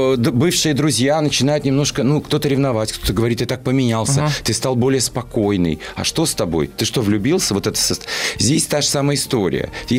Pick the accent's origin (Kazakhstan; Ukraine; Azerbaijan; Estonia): Azerbaijan; Baku; accent: Baku; now in Moscow, Russia; Но так как я из простой семьи, и еще и из Баку, еще и у меня был сильный акцент, от которого я очень долго, он очень яркий, он очень красивый, но в Москве он, ну, немножко неуместен.